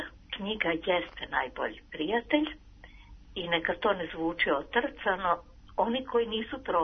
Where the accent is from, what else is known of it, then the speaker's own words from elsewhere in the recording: Novi Sad, Vojvodina, Serbia; Ja sam inače iz Novog Sada i član sam biblioteke. Član sam biblioteke, imam 71 godinu.